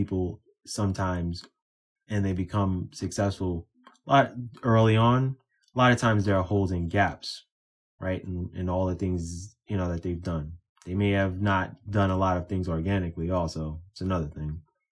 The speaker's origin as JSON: {"language": "English", "region": "New York", "country": "United States", "said": "I'm a New Yorker, so I've seen a lot of great New Yorkers make it to the pinnacle of the pros and the NBA, right?"}